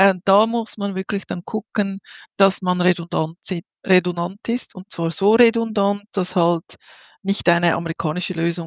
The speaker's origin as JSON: {"language": "German", "country": "Switzerland", "said": "bei uns in der Schweiz"}